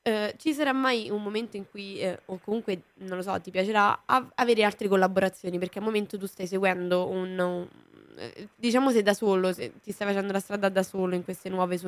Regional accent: Rome, Lazio, Italy; Romano de Roma. Tipo come me, infatti mi fa sempre piacere parlare con gli artisti romani

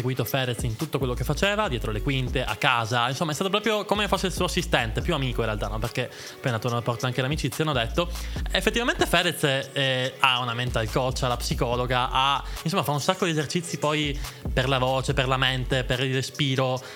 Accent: Pordenone, Friuli-Venezia Giulia, Italy; e io sono di Pordenone

